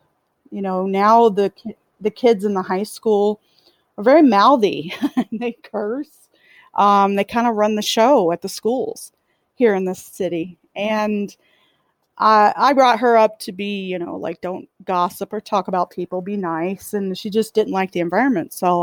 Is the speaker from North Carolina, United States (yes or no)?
no; St. Joseph, Missouri, United States; Born and raised in St. Joseph here, 1976.